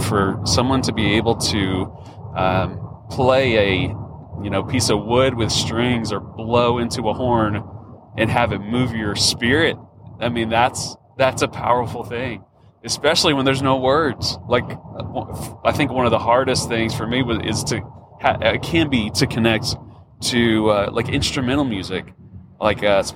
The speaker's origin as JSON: {"language": "English", "town": "Dallas", "region": "Texas", "country": "United States", "tie": "born or raised there", "said": "But for me, as a kid growing up in the Dallas area, there was just always … was just always someone that you heard people talk about with reverence"}